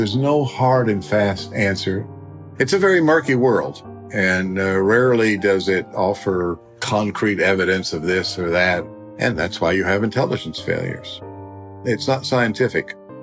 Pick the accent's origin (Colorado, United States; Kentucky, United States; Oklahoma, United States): Oklahoma, United States; I'm from Oklahoma. I'm a country boy.